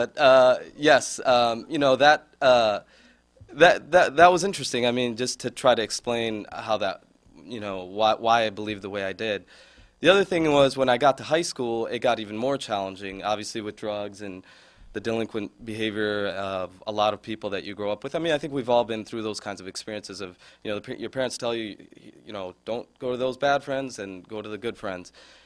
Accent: Detroit, Michigan, United States; I grew up in Detroit for about till 7 years old, and that was an interesting time.

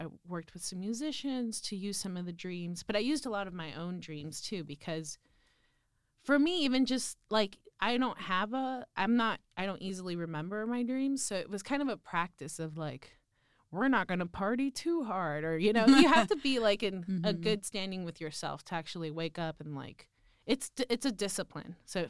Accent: United States; English is a second language; I had this whole like crisis of identity of like, when did I start to dream in English? And like, I'm super American.

